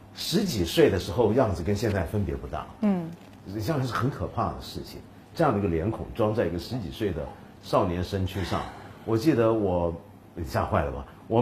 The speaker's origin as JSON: {"language": "Chinese", "region": "Guangdong", "country": "China", "said": "我们广东人很好的。"}